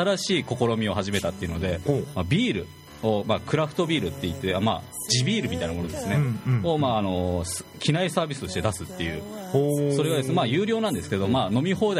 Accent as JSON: {"language": "Japanese", "region": "Miyazaki", "country": "Japan", "said": "僕宮崎出身ですけど"}